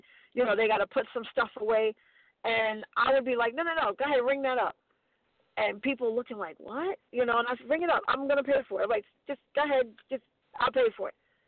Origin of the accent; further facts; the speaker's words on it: Brooklyn, New York, United States; also born or lived in Virginia; now in Las Vegas, United States; I want to shout out to all my friends back in Brooklyn that I grew up with in Prospect Place, all my friends back in Virginia.